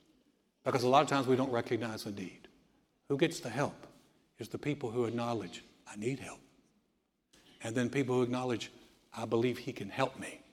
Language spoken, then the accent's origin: English; North Carolina, United States; When we started, tried to start the church in my hometown, didn't work. We shut it down, and I went to work for my dad.